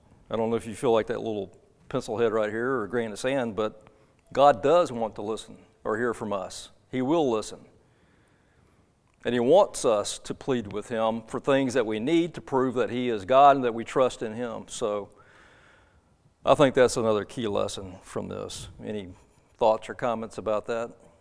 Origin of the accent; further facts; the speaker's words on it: Pensacola, Florida, United States; I grew up in Florida. I grew up in Pensacola, Florida. Beautiful beach.